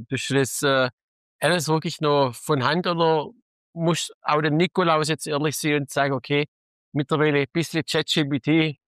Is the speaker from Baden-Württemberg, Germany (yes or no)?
yes; Baden-Württemberg, Germany; bei uns im Schwabenland